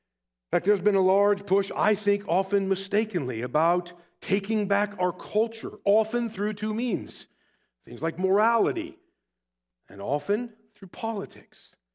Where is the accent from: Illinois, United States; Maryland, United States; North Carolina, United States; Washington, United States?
Illinois, United States; Rockford; For me, for example, being born and raised in Rockford, Illinois, I feel pretty at home in this area.